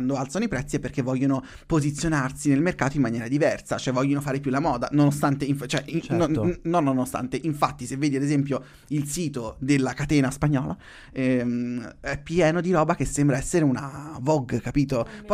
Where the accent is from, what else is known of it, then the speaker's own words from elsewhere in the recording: Marche, Italy; è marchigiana, quindi mi piace pubblicizzare gente delle nostre parti